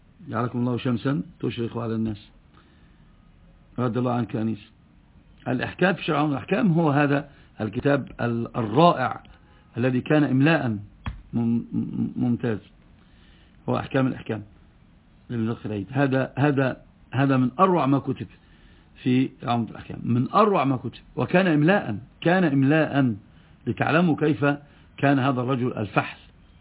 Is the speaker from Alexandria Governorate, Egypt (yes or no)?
yes; Alexandria, Alexandria Governorate, Egypt; لأن احنا عندنا في اسكندرية وهذا الصحيح سنين طوال يدرسون منار السبيل